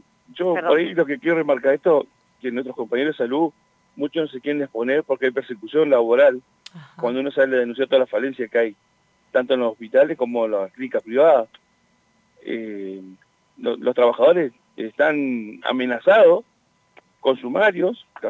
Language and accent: Spanish; Neuquén, Argentina; como neuquino, como argentino, esta provincia está como está porque lamentablemente se han robado todo.